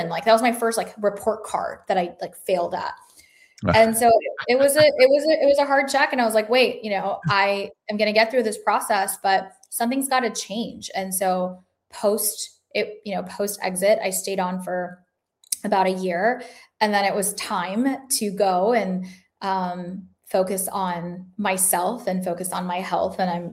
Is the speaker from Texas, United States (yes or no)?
yes; Dallas, Texas, United States; also born or lived in Chicago; now in Florida, United States; I was born in Chicago. I grew up in Dallas. I moved to Florida.